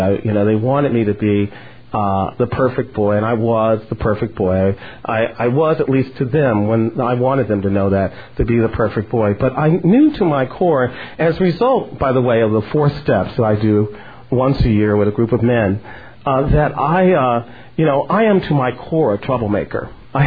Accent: Ohio, United States; But my growing up in Ohio, and my growing up with my father, who is a powerful man in many ways.

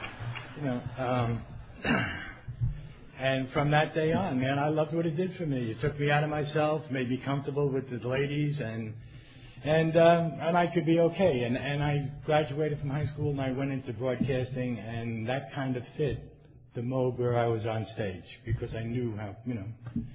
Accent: Rockland, New York, United States; I'm from New York. And I am an alcoholic, that you can bet on. And New York, where I'm from in Rockland, is this is great.

